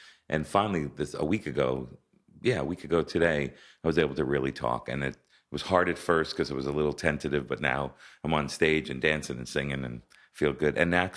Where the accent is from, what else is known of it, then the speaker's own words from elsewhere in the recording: Florida, United States; also born or lived in Brooklyn, New York; I remember I moved to Florida when I was a little kid. I was born in Brooklyn.